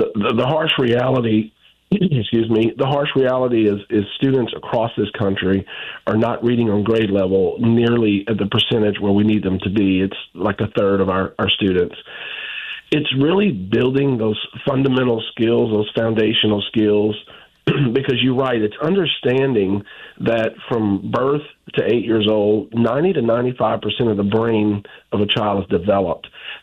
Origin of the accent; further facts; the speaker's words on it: Louisiana, United States; If you're born and raised in Louisiana, you have to be incredibly proud of New Orleans and our state